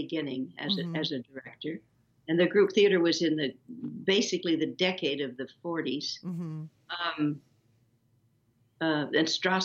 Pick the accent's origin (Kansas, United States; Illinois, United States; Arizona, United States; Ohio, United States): Kansas, United States; born there; I was born in Kansas.